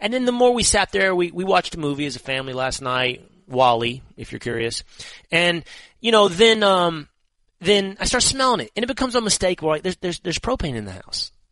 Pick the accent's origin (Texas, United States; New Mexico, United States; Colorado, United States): Texas, United States; Where are you from? Well, sir, I'm from Texas. I'm not saying New York.